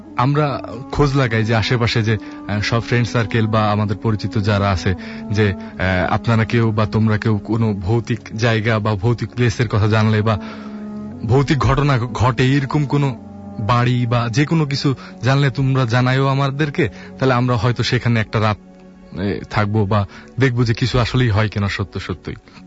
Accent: Gangni, Khulna Division, Bangladesh; আমি, টলিন, নাজমুল তিনজন আমাদের গ্রামের বাড়ি গাংনী মেহেরপুর জেলায় অবস্থিত

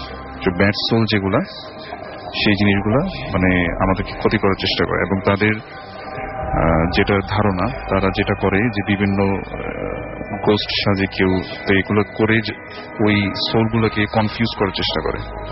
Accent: Dhaka, Dhaka Division, Bangladesh; পুরান ঢাকা থেকে এসেছি।

